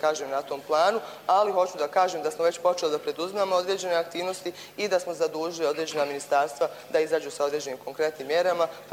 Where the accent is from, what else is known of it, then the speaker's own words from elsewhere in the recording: Teslić, Republika Srpska, Bosnia & Herzegovina; vezana za sve ono što se dešava na teritoriji Tesića, ali to je moj rodni grad